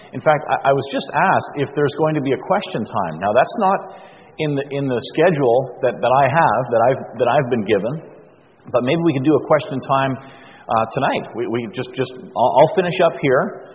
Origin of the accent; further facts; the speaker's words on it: Kitchener, Ontario, Canada; And born in Kitchener, lived there all my life.